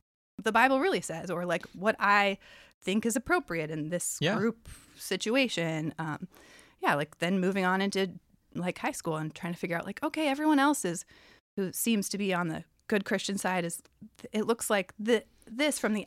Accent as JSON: {"language": "English", "region": "Oregon", "country": "United States", "tie": "born there", "also_born_or_lived": "Texas / Virginia / California / Washington", "said": "So I lived in Texas, Virginia, California, Oregon, Washington. And actually, me and my husband were born in the same small town in Oregon."}